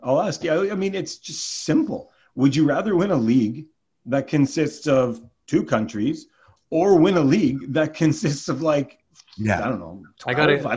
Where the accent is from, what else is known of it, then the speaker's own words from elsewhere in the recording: Canada; it's more fun for me because I'm Canadian.